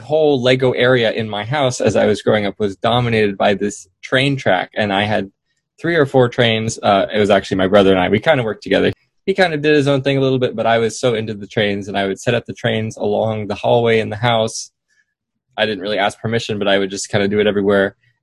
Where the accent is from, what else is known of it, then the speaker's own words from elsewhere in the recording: Portland, Oregon, United States; I'm from Portland, Oregon. I was born here and I grew up here. I've pretty much lived here all my life, actually.